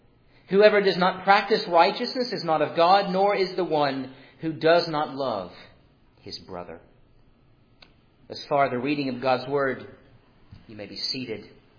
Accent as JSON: {"language": "English", "town": "Douglasville", "region": "Georgia", "country": "United States", "tie": "born or raised there", "said": "Now, growing up in Douglasville, Georgia, I would, every Saturday night, as we were getting ready for bed"}